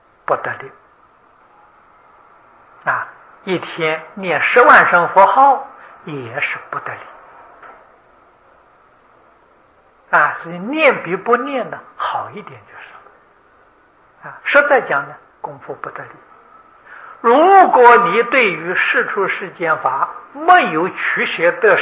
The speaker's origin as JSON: {"language": "Chinese", "country": "China", "said": "啊，六祖大师是我们中国人，中国佛门里面相当杰出的一个人物。"}